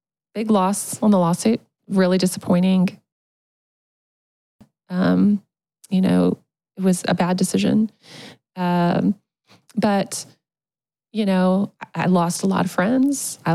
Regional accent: Oklahoma, United States; I don't hate OU any more than I hate my home state of Oklahoma. Oklahoma is a challenging place to be.

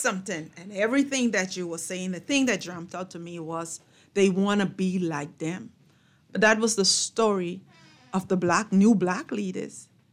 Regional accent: Gregorytown, Eleuthera, Bahamas; But if you grew up like I grew up in Gregorytown, Eleuterio, mm-hmm. if you grew up on a family island, mm-hmm. your story will be totally different.

